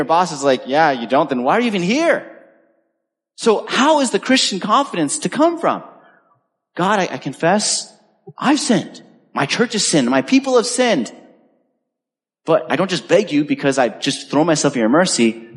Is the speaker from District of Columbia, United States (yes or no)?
no; Michigan, United States; also born or lived in California; I could say, well, technically my home state is Michigan.